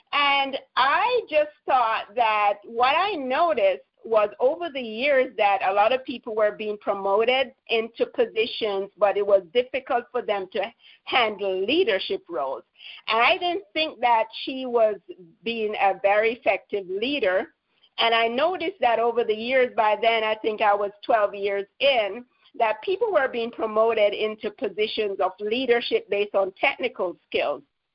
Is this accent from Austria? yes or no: no; Jamaica; moved away as an adult; also born or lived in Anguilla; initially I'm from Jamaica, and then I moved to a small Caribbean island, Anguilla, to work.